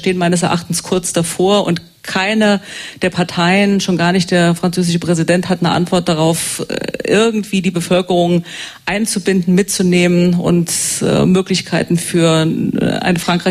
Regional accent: Saarland, Germany; Ich bin an der französischen Grenze groß geworden als Saarländerin.

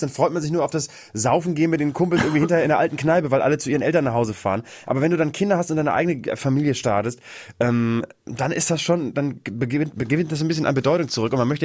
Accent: Bremen, Germany; Wir hatten schon einen Stromanschluss bei uns in Bremen.

